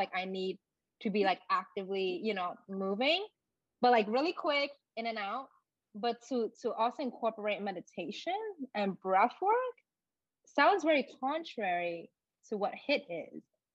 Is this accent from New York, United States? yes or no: yes; New York City, New York, United States; and I grew up in the Lower East Side, and I was like, okay, I'm on a mission to check off every single restaurant and brunch spot.